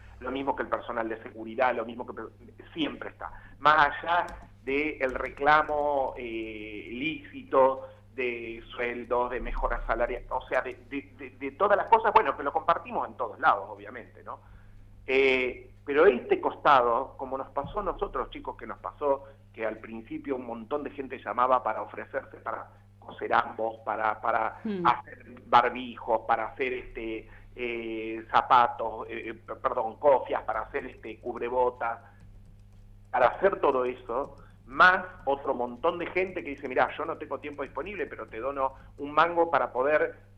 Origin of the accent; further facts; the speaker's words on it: Argentina; como somos los argentinos